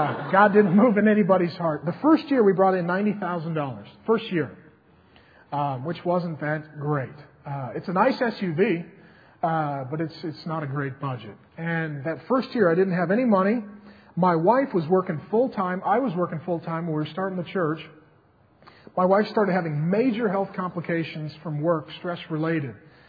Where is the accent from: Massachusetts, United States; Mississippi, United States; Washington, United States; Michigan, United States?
Washington, United States; Seattle; we lived in Seattle, and I grew up in Seattle. I love this city. This is my home.